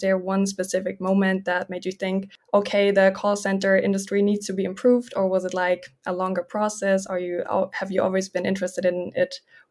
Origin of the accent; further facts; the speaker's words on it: Baden-Württemberg, Germany; I'm from Baden-Württemberg, but I'm also in Bavaria now studying there.